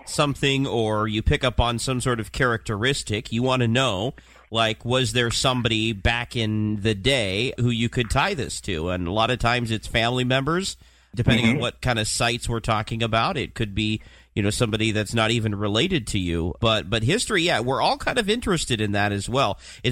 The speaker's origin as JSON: {"language": "English", "town": "Portland", "country": "United States", "tie": "born or raised there", "said": "We're talking about locations right here in my backyard, place that I grew up here in Portland"}